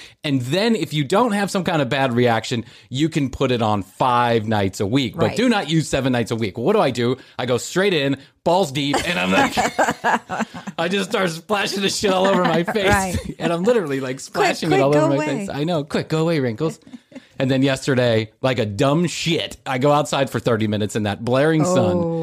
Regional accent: Ireland; First of all, I'm Irish.

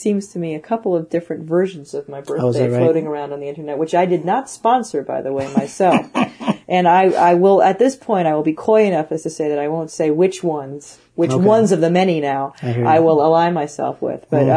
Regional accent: Washington, District of Columbia, United States; born there; now in New York City, United States; I was born in Washington, D.C. Mm-hmm. Yeah. And have been very East Coast. And I'm an East Coast Jew, you know.

